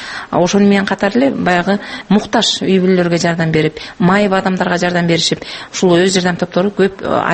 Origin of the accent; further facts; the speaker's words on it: Naryn Region, Kyrgyzstan; Мен элетти көтөрүү үчүн ушул өз жардам тобу аркылуу өзүмдүн Нарын районума